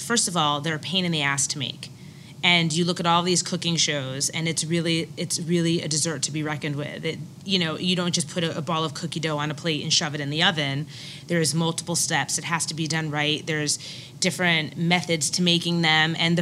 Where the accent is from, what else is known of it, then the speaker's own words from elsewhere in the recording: New Jersey, United States; I'm from New Jersey, and I say macaroon because that's how I say it.